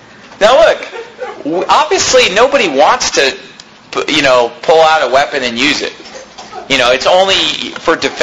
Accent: Arizona, United States; just as an American, just as an Arizona person, you know, you're just armed.

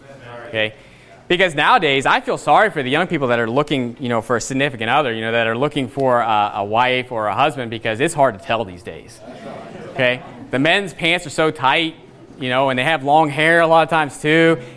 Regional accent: West Virginia, United States; I'm from West Virginia, you know.

